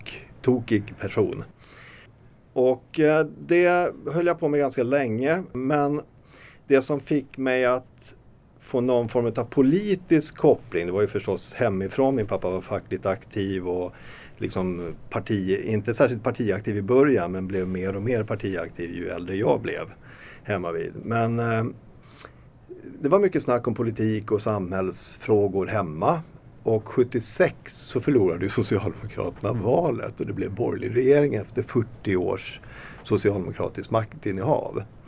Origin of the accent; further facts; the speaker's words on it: Stockholm County, Sweden; Vi flyttade till Ekbacken, alltså Pluggvägen och Bollmoravägen. Där jag växte upp i hyresrättsområde. Och där bodde jag egentligen ända tills jag flyttade hemifrån.